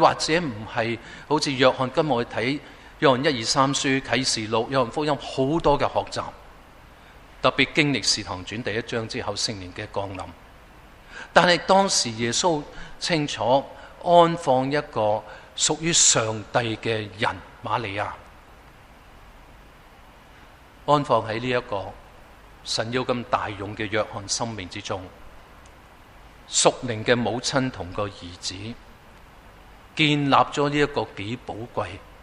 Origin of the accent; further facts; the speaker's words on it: China; 我哋来自一个文化好源远流长嘅中国人啦